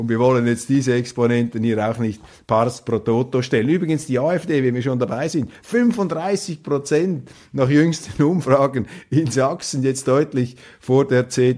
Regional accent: Switzerland; Also hier als Schweizer, jenseits der Landesgrenze, schaue ich mir das an.

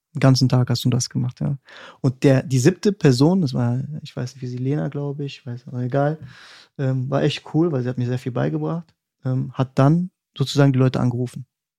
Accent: Germany; born there; ich bin in Deutschland geboren

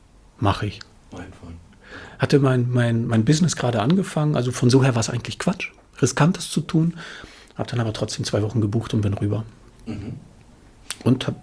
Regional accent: Rostock, Mecklenburg-Vorpommern, Germany; als Rostocker, der hier Fahrrad fährt, der hier unterwegs ist.

